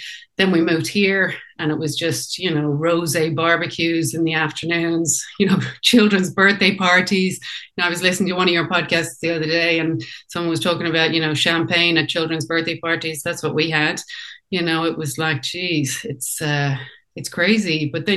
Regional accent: Furbo, Connacht, Ireland; now in France; So I'm from Galway, as you said, from Furbo, which is the first village in Connemara.

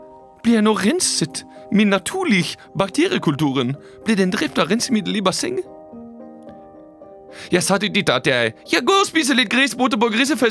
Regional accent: Germany; Norwegian is a second language; now in Norway; For jeg kommer fra Tyskland.

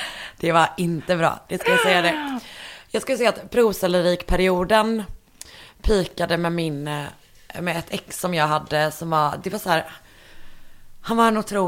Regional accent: Partille, Västra Götaland County, Sweden; jag var med i en bokklubb i den lokala bokhandeln i Partille där jag är ifrån.

